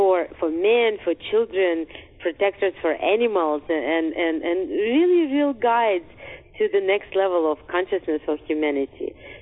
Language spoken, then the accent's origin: English; Russia; English is a second language; I come from Russia where this is somewhat customary to be in this kind of sisterhood